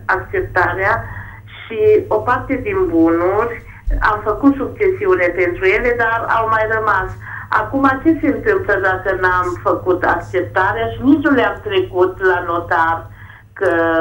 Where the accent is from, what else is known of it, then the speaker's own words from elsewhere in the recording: Bihor County, Romania; din Bihor.